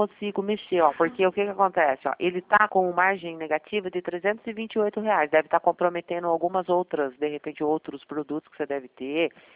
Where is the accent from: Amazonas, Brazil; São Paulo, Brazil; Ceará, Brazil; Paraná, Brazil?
São Paulo, Brazil; Bragança Paulista; Nossa, eu sou aqui de Bragança Paulista.